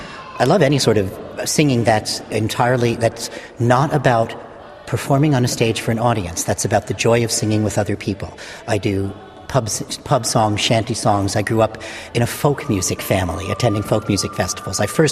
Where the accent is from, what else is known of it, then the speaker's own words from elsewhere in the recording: Minneapolis, Minnesota, United States; I'm from Minneapolis, Minnesota in the United States, and I have flown out to Australia